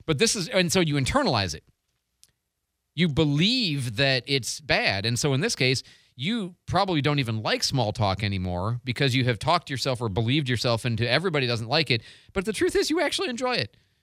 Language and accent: English; Michigan, United States; I grew up in Michigan. Went to U of I.